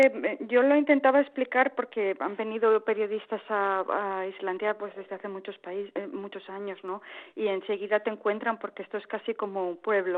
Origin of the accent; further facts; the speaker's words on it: Spain; moved away as an adult; Yo me fui de España, pues yo creo que hace más de 12 o 13 años. Me he ido bastantes veces y luego he vuelto, ¿no? Para estudiar, para trabajar, etcétera. Pero lo que me empujó definitivamente a irme en el 2001 es pues razones personales